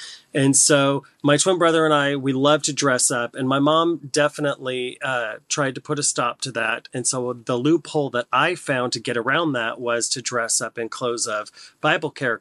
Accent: Port Orchard, Washington, United States; So I was born and raised in Port Orchard, Washington, which, for those of you who don't know, it's across the Puget Sound from Seattle.

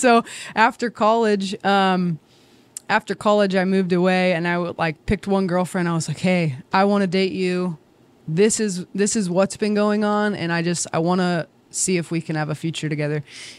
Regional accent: Pacific Northwest, United States; I grew up in the Pacific Northwest. I had the blessing of growing up in a Christian home

